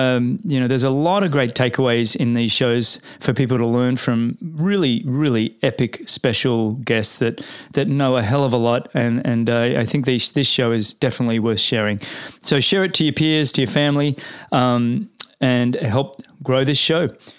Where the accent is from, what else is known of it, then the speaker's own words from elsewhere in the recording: Australia; I'm an Australian.